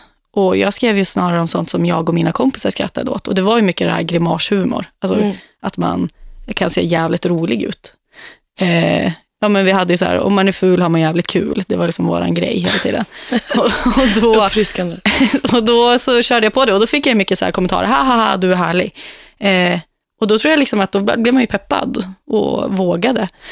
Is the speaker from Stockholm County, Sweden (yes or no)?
no; Sundsvall, Västernorrland County, Sweden; jag har varit i Sundsvall nyligen, så jag känner att nu är min dialekt på topp.